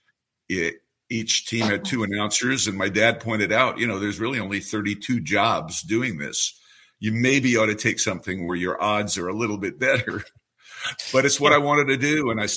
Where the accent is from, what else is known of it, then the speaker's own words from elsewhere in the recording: New York City, New York, United States; I grew up in New York City, and we were listening to a Yankees game.